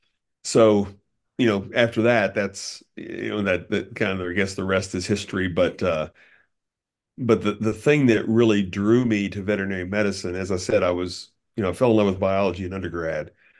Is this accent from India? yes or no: no; Maysville, Kentucky, United States; Yeah, so I grew up in Maysville, Kentucky.